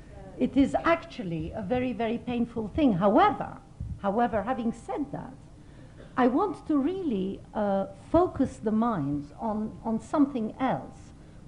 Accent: Turkey; I come from Turkey

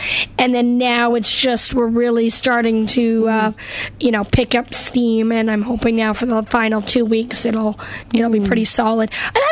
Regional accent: the Prairies, Canada; also born or lived in Los Angeles; now in North Carolina, United States; Yep, I grew up in Canada and in the middle of the country in the prairies, and then I moved out to Western Canada, and then I moved to Los Angeles in 1997.

